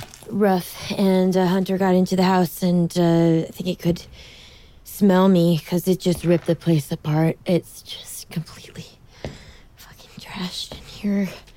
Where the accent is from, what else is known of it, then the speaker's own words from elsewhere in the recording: Baltimore, Maryland, United States; I am 31 years old. I'm from Baltimore, and I'm dying.